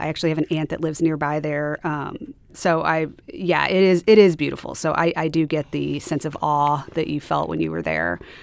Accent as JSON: {"language": "English", "town": "Steelville", "region": "Missouri", "country": "United States", "tie": "born or raised there", "said": "Yes. I grew up in Steelville, Missouri. My parents grew up there. My grandparents grew up there. So I lived there my whole life until I left for college."}